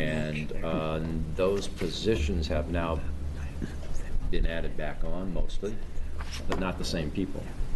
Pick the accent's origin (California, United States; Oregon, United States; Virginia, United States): Oregon, United States; Beaverton; I'm from Beaverton in Washington County.